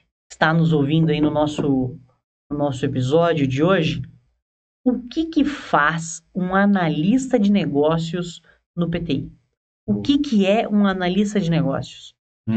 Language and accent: Portuguese; São Paulo, Brazil; now in Cascavel, Brazil; Porque eu e o Felipe aqui viemos de São Paulo, né?